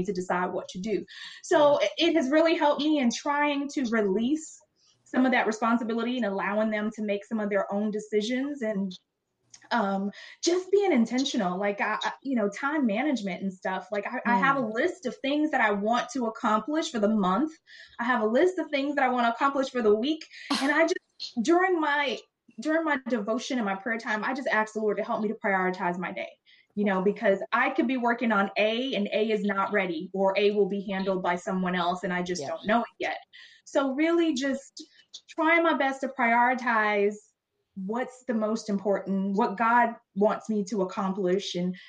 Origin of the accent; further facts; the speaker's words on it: Florida, United States; moved away as an adult; now in California, United States; I'm originally from Florida, as KJ shared. We moved out here to California. Well, we actually came out here in 2012 over the summer.